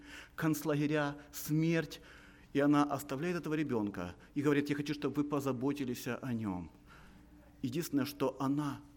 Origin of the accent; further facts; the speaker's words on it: Ukraine; moved away; Мы с семьей с Украины приехали вот в апреле месяце.